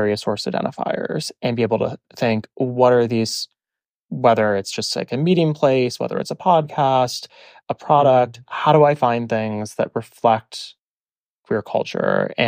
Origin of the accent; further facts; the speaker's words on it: Midwest, United States; But growing up in the Midwest, we had both.